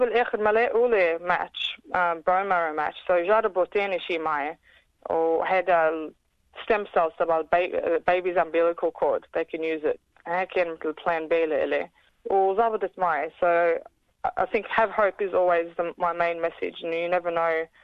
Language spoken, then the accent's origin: Arabic; Lebanon; لأنه أنا من لبنان